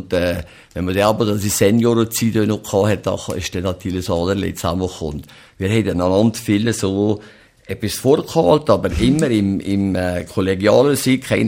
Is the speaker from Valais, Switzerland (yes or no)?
yes; Valais, Switzerland; wir sind nicht Schweizer, wir sind Walliser